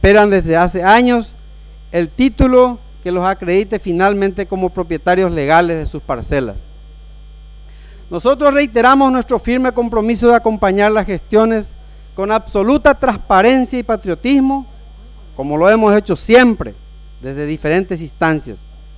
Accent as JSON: {"language": "Spanish", "town": "San Pedro del Ycuamandiyú", "region": "San Pedro", "country": "Paraguay", "tie": "born or raised there", "said": "Cuando fui intendente municipal de mi ciudad natal, San Pedro de Comandeyú"}